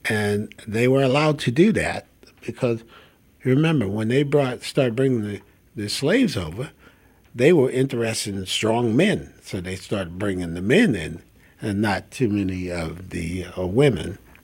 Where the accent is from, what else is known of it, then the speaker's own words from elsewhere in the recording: United States; I'm a black man, and I'm a black American, and I'm not a African American. I was born in the United States.